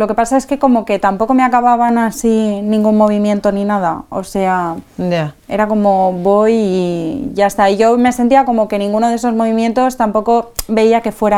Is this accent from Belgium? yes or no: no; Valencia, Valencian Community, Spain; De Valencia.